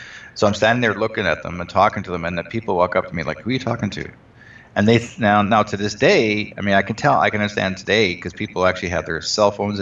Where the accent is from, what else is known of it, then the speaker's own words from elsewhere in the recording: Manitoba, Canada; I was actually originally from Manitoba in the eastern coast of Canada.